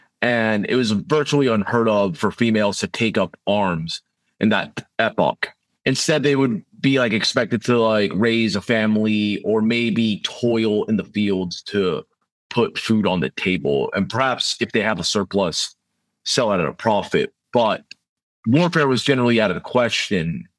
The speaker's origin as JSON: {"language": "English", "country": "United States", "tie": "born or raised there", "said": "when I was growing up in the United States"}